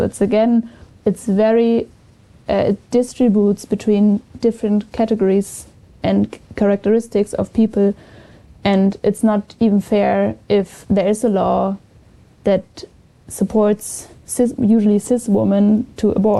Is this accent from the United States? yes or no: no; Germany; English is a second language; I grew up in Germany with the thinking of course you can abort